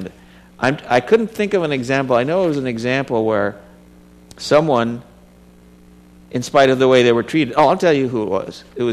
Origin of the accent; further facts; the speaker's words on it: Philippines; now in United States; Now, I came from the Philippines, and America, with all its challenges right now. I'm very grateful. I'm not trying to change America.